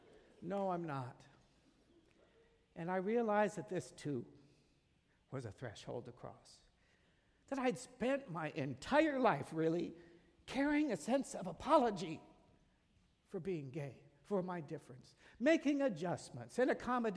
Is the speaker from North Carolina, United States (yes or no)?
no; Long Beach, California, United States; the Bay was a place that for each of us held indelible, joyful memories of times growing up in Long Beach.